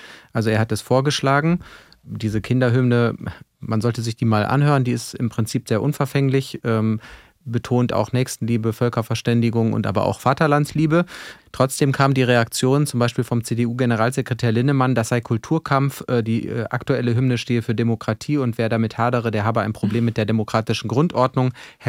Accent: North Rhine-Westphalia, Germany; Gerade, ich komme aus NRW

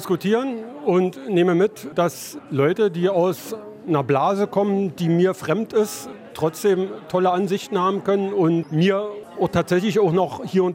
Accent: East Germany, Germany; Wir stammen beide aus dem Osten und sind trotzdem sehr unterschiedlicher Meinung gewesen.

